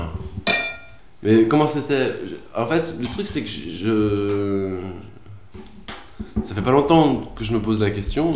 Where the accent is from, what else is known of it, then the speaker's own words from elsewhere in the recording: Brittany, France; Je me suis dit, c'est marqué sur ma tête que je suis breton alors que j'essaie de me cacher, tu vois.